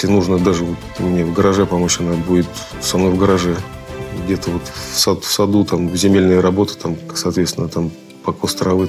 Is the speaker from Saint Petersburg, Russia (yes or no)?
no; Chelyabinsk Oblast, Russia; я, например, из Челябинской области призывался. Городочек маленький, 48 тысяч населения.